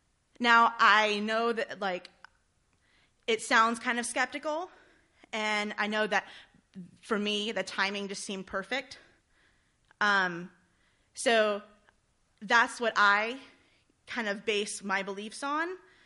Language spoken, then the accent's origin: English; Mississippi, United States; Well, I'm from Mississippi, and that's really all you can do there.